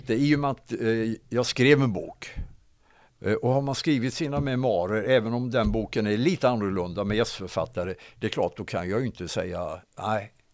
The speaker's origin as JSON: {"language": "Swedish", "town": "Hovslätt", "region": "Jönköping County", "country": "Sweden", "tie": "born or raised there", "said": "Jag är ju uppväxt i Hovslätt, i Hovslätts idrottsklubb och Hovslätts BTK."}